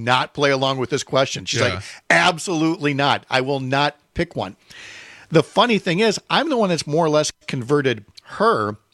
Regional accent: Minnesota, United States; I remind people that I grew up in Minnesota in the decade of the 1970s.

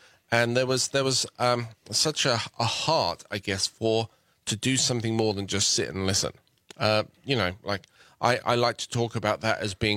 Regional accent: England, United Kingdom; Because I'm from England.

